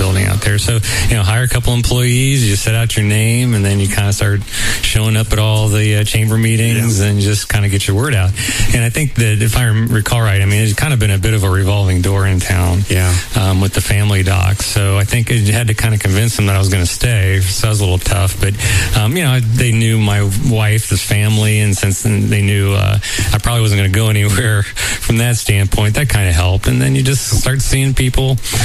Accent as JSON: {"language": "English", "town": "Dayton", "region": "Ohio", "country": "United States", "tie": "born or raised there", "said": "I grew up in Dayton, Ohio, so I was really close by."}